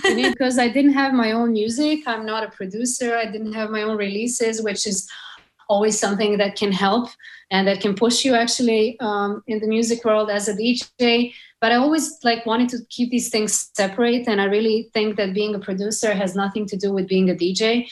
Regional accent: Serbia; because I'm a girl from Serbia and I have all of these crazy stories no one else can actually say.

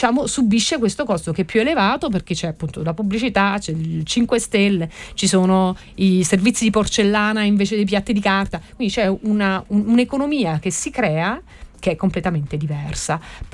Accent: Apulia, Italy; io ritorno alla Puglia perché ovviamente sono pugliese e so che tantissimi che ci ascoltano sono pugliesi

